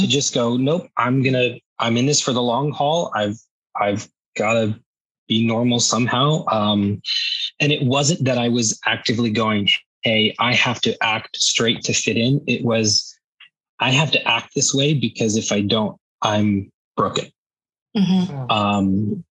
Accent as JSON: {"language": "English", "region": "Maryland", "country": "United States", "tie": "born or raised there", "said": "I grew up in Maryland. I grew up there my whole life. My family's still out there."}